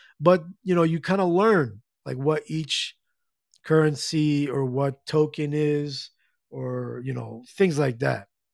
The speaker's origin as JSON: {"language": "English", "region": "New Jersey", "country": "United States", "tie": "born or raised there", "said": "She's from Jersey. She's from my home state. So got to represent Jersey clan."}